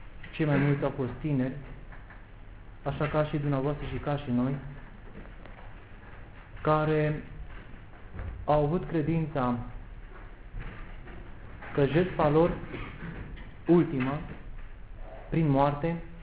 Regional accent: Romania; Este foarte important pentru noi, ca și români, să cunoaștem acest aspect de istorie care ni s-a ascuns atâta timp

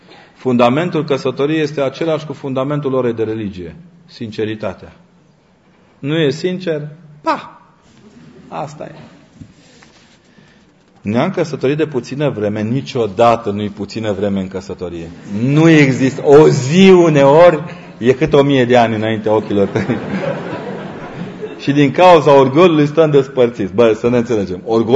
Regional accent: Transylvania, Romania; Eu nu sunt ardelean fără maghiar și german lângă mine.

